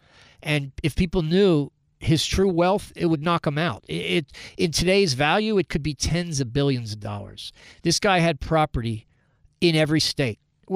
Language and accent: English; Baltimore, Maryland, United States; And there's other guys in my hometown. I'm from Baltimore